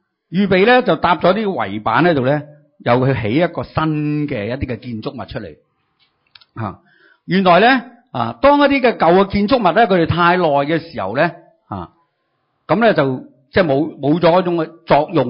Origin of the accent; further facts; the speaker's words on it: Hong Kong; 就是我们香港人惯了嘛